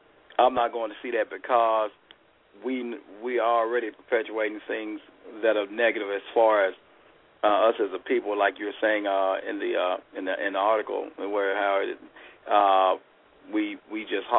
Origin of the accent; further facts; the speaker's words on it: Memphis, Tennessee, United States; I'm from Memphis, Tennessee.